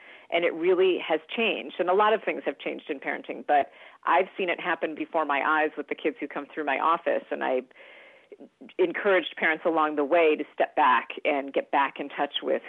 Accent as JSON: {"language": "English", "region": "East Coast", "country": "United States", "said": "because I live in California, but I'm from the East Coast."}